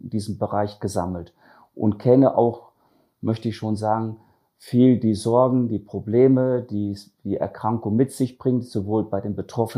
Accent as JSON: {"language": "German", "town": "Münster", "region": "North Rhine-Westphalia", "country": "Germany", "tie": "born or raised there", "said": "ich bin 1968 in Münster geboren, als Kind zwei spanischer Gastarbeiter und habe dann auch in Münster studiert und dann auch letztendlich über 15 Jahre hinweg in Münster auch Medizin gemacht."}